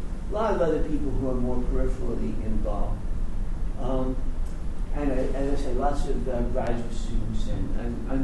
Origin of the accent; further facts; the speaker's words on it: New York, United States; But, as they say in New York, and I am from New York, if you haven't figured that out already.